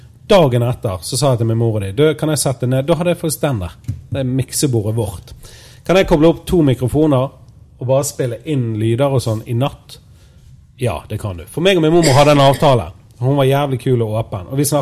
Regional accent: Bergen, Vestland, Norway; jeg kommer jo fra Bjørndal, som ligger opp med Svartedike. Så flyttet vi til Fyllingen

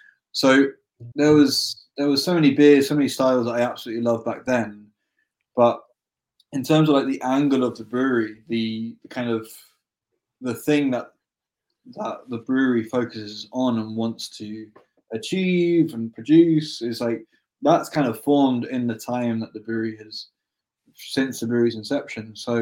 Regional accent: London, United Kingdom; now in Scotland; I'm from London.

